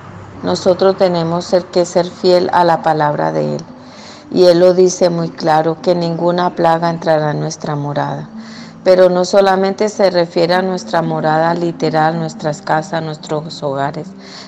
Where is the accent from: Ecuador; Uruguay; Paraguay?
Paraguay; Yo quiero aportar también aquí en Paraguay.